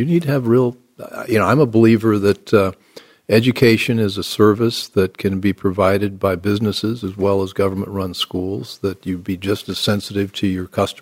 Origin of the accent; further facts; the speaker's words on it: Indianapolis, Indiana, United States; My experience, I grew up in Indianapolis, went to public schools.